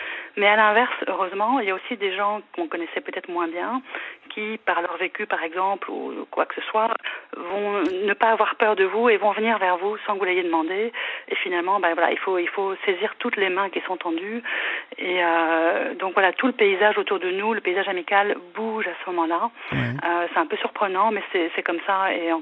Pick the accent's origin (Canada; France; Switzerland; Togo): France; now in Brussels, Belgium; j'ai 51 ans, je suis française vivant à Bruxelles